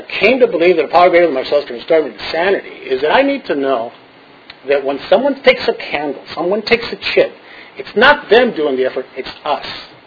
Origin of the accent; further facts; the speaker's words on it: Santa Barbara, California, United States; Now, I wound up in Santa Barbara. By the way, I come from Santa Barbara.